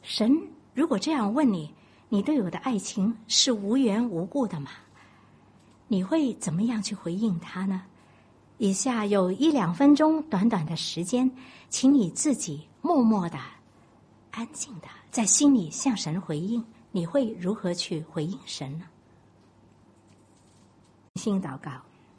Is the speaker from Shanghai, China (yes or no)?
no; Guangdong, China; 我们广东人常常说的世界的好东西是车子、房子还有孩子哈